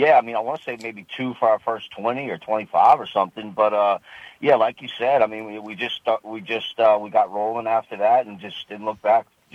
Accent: New Orleans, Louisiana, United States; You know, I'm from New Orleans and coming to this racetrack since I was a kid.

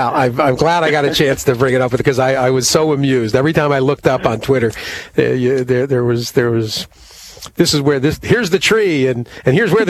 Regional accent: Manchester, Connecticut, United States; the tree from one of the early years when they first started putting it from my hometown, from Manchester, Connecticut.

